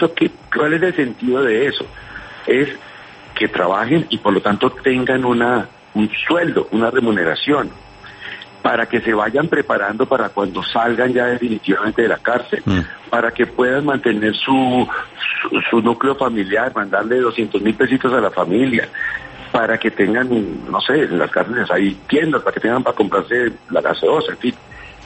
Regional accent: Bogotá, Colombia; Como bogotano que también soy, pues espero lo mejor de ella.

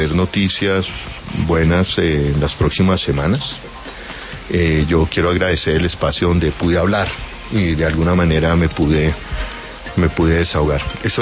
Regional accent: Bogotá, Colombia; Nosotros crecimos en la Bogotá de los gamines, cuando el gamín era una figura clásica de Bogotá.

